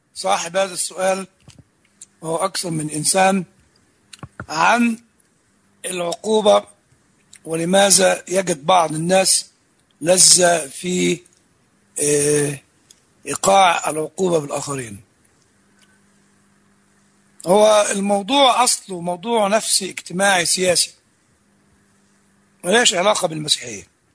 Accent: Upper Egypt, Egypt; وعند الكبار عندنا في الصعيد لما يكون في فرح وكل واحد يسحب البندقية ويضرب له طلقتين في الهواء

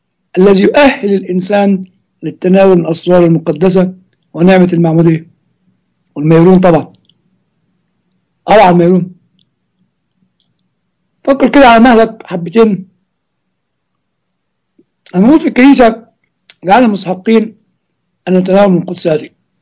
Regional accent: Egypt; يعني في مشكله كبيره يا اخوه في الوعي الغربي، وربما عندنا في مصر كمان

